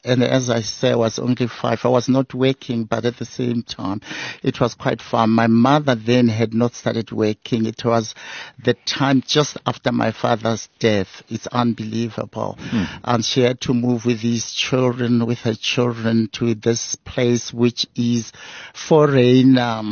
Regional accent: Pretoria, Gauteng, South Africa; I'm from Pretoria. Mamelodi, but I was born in Rittendale in Pretoria in one of the suburbs, and during the times of the forced removals, we moved from that place, Rittendale, to Mamelodi in the township

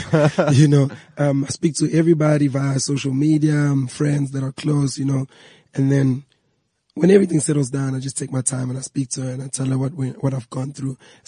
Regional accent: Durban, KwaZulu-Natal, South Africa; And growing up in Durban, the slang is different, the way you act, and it's very different.

